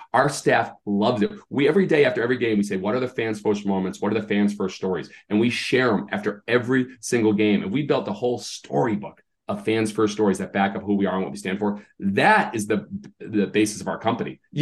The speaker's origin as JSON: {"language": "English", "region": "Massachusetts", "country": "United States", "tie": "born or raised there", "said": "as a kid, I grew up in Massachusetts. I think you knew this."}